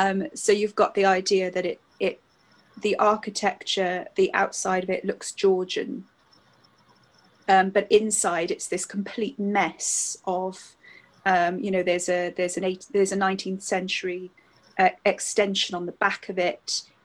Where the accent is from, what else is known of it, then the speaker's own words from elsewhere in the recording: Wales, United Kingdom; I live in South Wales, and we come from South Wales originally.